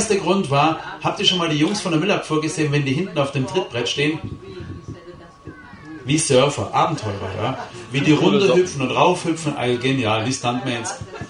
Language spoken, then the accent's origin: German; Schlossburg, Baden-Württemberg, Germany; Ich komme aus Schlossburg. Das ärmste Dorf Württembergs. Aufgewachsen wie in einer Höhle.